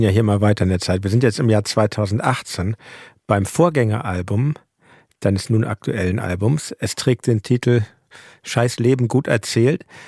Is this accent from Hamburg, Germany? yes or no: yes; Hamburg, Germany; Als Hamburger